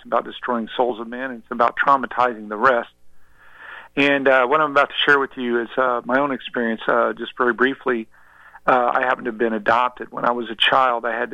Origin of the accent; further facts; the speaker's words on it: Missouri, United States; I grew up in the Bible Belt of America in southern Missouri